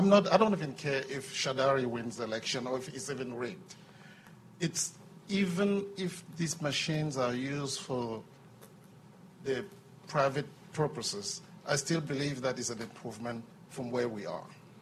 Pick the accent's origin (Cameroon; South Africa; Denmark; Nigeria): Cameroon; also born or lived in United States; now in Congo; I'm originally from Cameroon, but I'm an American citizen. I've done my education in the United States. I've been living and working in Congo since 2006.